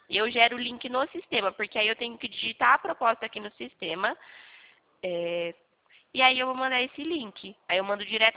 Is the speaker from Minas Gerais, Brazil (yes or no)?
no; São Carlos, São Paulo, Brazil; Não, não, eu sou aqui de São Carlos.